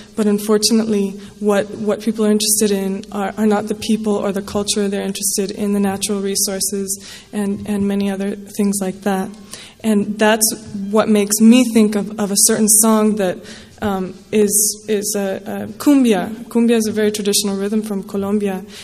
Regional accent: Fairfield, California, United States; I was born here in California, raised nearby in Fairfield.

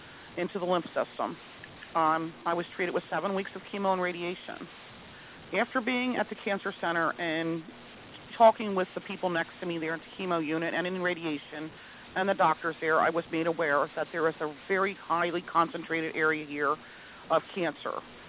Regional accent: Pennsylvania, United States; moved away; I'm originally from Lancaster County, Pennsylvania, but I've lived here since 86.

